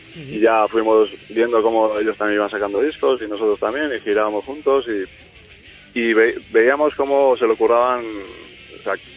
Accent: Azpeitia, Basque Country, Spain; first language Basque; Spanish is a second language; O sea, nosotros al final somos de Azpeitia, todos vascos de Azpeitia. Y pues nuestro idioma es el euskera

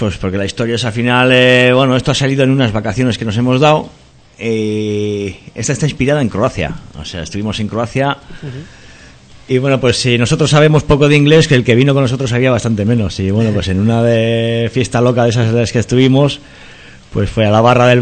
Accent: Basque Country, Spain; yo soy de pueblo, yo vengo debajo de Gorbea

